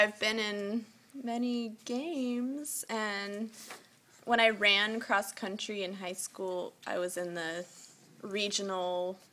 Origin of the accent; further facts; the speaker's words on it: Seattle, Washington, United States; I would say my favorite team is the Seattle Mariners, the baseball team in my hometown.